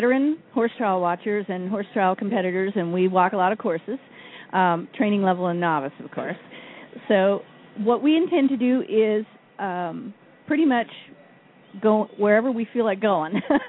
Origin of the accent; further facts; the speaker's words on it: Delaware, United States; But my girlfriend and I, Diane, from New Jersey, I'm from Delaware